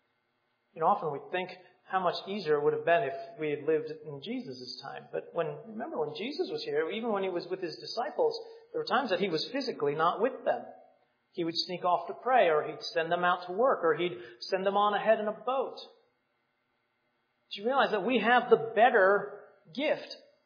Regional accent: Cleveland, Ohio, United States; now in Virginia, United States; I grew up in Cleveland, so thunderstorms here in Virginia are really not thunderstorms.

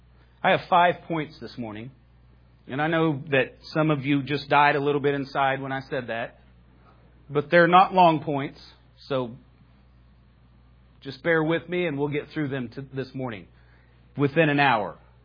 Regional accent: United States; I mean, I'm an American. I wave the flag and pop fireworks.

